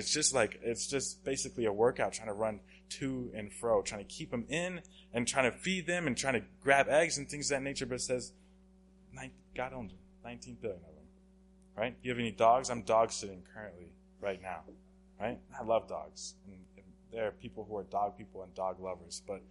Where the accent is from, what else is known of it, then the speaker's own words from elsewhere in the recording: Oklahoma, United States; I'm from Oklahoma, super landlocked state.